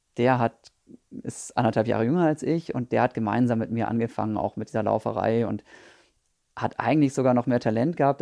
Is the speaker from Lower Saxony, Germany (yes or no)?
yes; Osnabrück, Lower Saxony, Germany; Ich bin in Osnabrück in Niedersachsen aufgewachsen mit 3 Geschwistern.